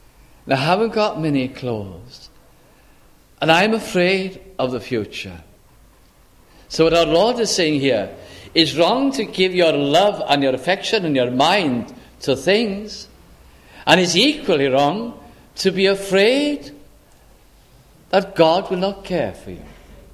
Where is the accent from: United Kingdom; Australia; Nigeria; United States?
United Kingdom; Caernarfon, Wales; moved away; I think I was brought up in Carnarvon, North Wales.